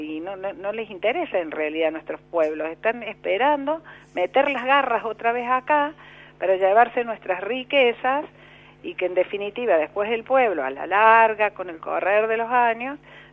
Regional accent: Argentina; porque nosotros como argentinos podamos decidir cuál es nuestro destino.

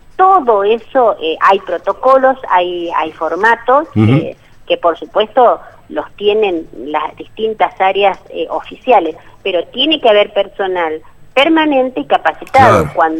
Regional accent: La Pampa, Argentina; pero soy de La Pampa y es un problema bastante similar

